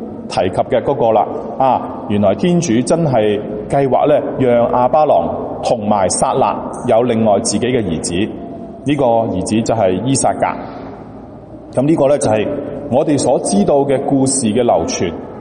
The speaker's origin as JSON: {"language": "Cantonese", "region": "Guangdong", "country": "China", "said": "因为呢我哋广东人所讲嘅妹仔大过主人婆啦"}